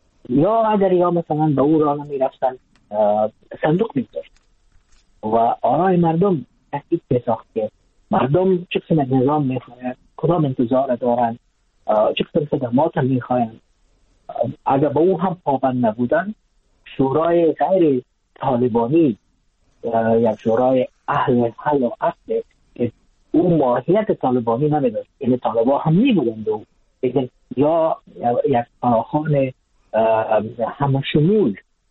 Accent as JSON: {"language": "Persian", "country": "Afghanistan", "said": "از افغانستان هستم"}